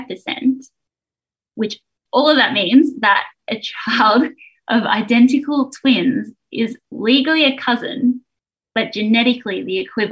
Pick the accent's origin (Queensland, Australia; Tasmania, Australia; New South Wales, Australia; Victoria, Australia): New South Wales, Australia; Tamworth; And then we ended up in Tamworth, which is where I consider my hometown, even though I was 15 when we moved there.